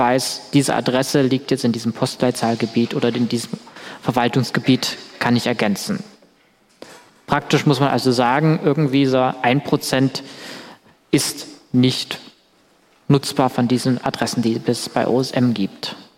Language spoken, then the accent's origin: German; Saxony, Germany; Ich komme aus Sachsen, ich wohne in Sachsen und ich weiß, es gibt da Open Data.